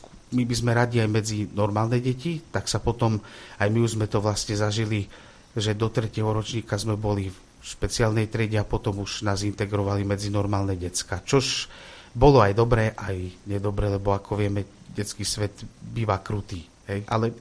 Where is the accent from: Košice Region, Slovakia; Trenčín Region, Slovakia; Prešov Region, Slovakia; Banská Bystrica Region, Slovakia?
Košice Region, Slovakia; Košice; my pochádzame z Košic s brachom